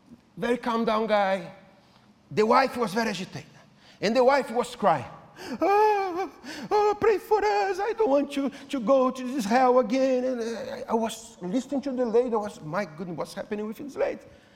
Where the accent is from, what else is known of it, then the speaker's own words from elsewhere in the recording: Brazil; I'm from Brazil.